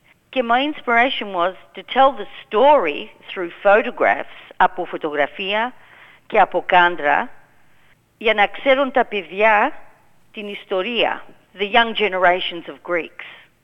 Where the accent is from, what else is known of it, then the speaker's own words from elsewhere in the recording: Clayton, Victoria, Australia; also born or lived in Greece; από ένα χωριό λέγεται Μόρφη Κοζάνη, έξω από Θεσσαλονίκη. Μέναμε στο Clayton, μεγάλωσα στο Clayton